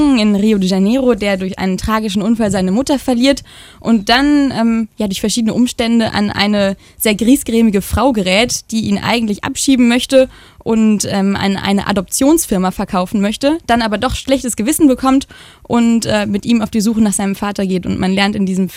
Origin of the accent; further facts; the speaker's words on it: Lower Saxony, Germany; In Imrolofen auf einem alten Bauernhof. Das ist ein ganz kleiner Ort in der Nähe von Hannover.